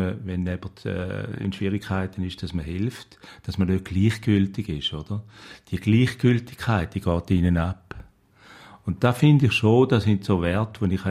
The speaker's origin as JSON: {"language": "German", "country": "Switzerland", "said": "wo wir dann ein bisschen auf einem Klischee behaftet werden, auch als Schweizer drauf."}